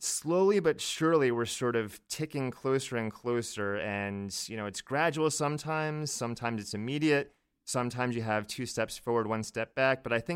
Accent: Virginia Beach, Virginia, United States; Yeah, I grew up in Virginia Beach, so southeastern Virginia, about 15 minutes away from the shore.

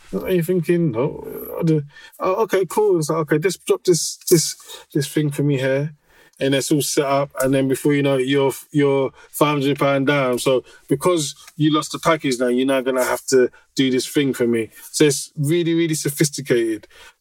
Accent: London, United Kingdom; it's a very different world to the world that I grew up in as a Londoner.

